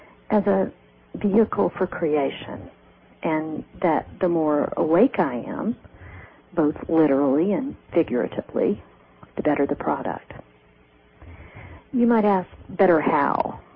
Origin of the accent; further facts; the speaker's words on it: Memphis, Tennessee, United States; born there; So here's mine. I was born in Memphis, Tennessee on August the 12th, 1960.